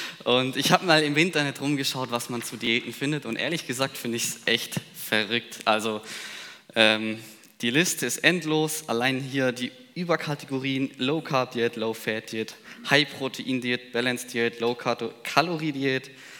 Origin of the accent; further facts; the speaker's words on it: Villingen-Schwenningen, Baden-Württemberg, Germany; Eigentlich komme ich aus dem Schwarzwald, aus Villingen-Schwenningen. Ich weiß nicht, wem das was sagt, das ist zwischen Freiburg und Stuttgart.